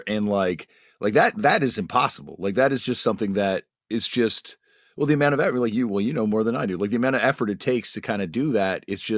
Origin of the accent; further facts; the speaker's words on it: Toronto, Ontario, Canada; And I'm like, "Oh, we're from Toronto."